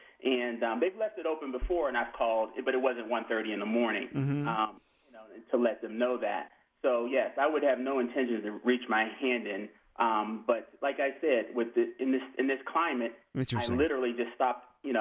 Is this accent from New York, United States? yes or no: no; Bethel Park, Pennsylvania, United States; we grew up in Bethel Park all our lives. You know, I'm like the eighth generation to graduate from Bethel Park High School